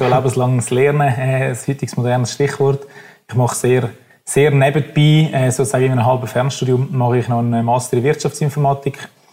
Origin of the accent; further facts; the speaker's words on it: Winterthur, Zurich, Switzerland; also born or lived in Bern; ich bin knapp über 30, komme aus Winterthur. Ursprünglich in Bern auf die Welt gekommen, aber nachher habe ich die ganze Jugend zu Winterthur verbracht.